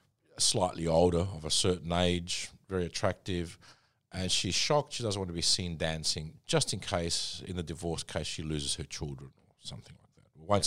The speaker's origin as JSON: {"language": "English", "country": "Australia", "tie": "born or raised there", "said": "we grew up in Australia, Greek Australian background."}